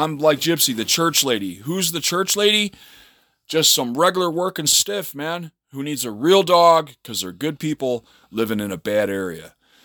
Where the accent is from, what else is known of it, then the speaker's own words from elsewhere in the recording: Chicago, Illinois, United States; I'm from Chicago. I'm from these places, man.